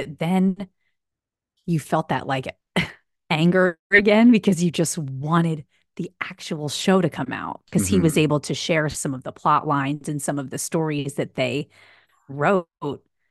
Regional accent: East Coast, United States; now in California, United States; I'm from the East Coast too, but I guess growing up, we would. My brothers and I just always wanted to come to California on a vacation because we obviously liked it.

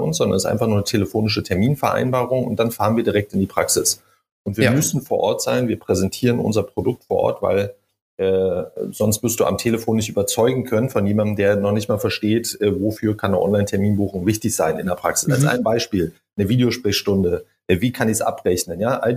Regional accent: Berlin, Germany; born there; moved away as an adult; now in Munich, Germany; bin aus Berlin, bin gebürtiger Berliner, umgezogen nach München.

